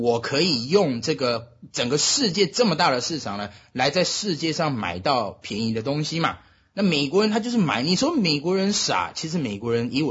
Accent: Taiwan; now in United States; 那时候我们从台湾来嘛

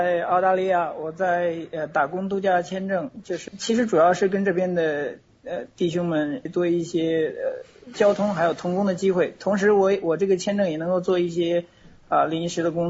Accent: Henan, China; 因为我的老家是在河南嘛。

